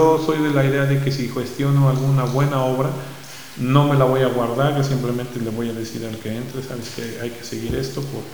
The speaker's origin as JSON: {"language": "Spanish", "town": "Tetela", "country": "Mexico", "said": "acá estamos y seguiremos siendo teteleses"}